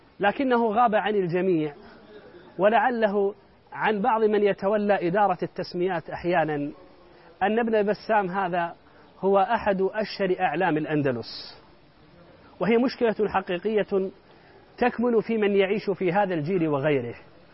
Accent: Kuwait; كنت أمر على شارع عندنا في الكويت يقال له شارع بن بسام

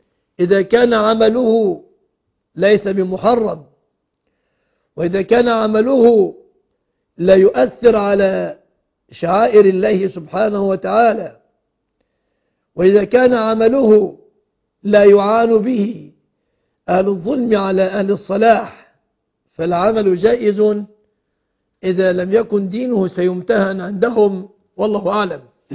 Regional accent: Egypt

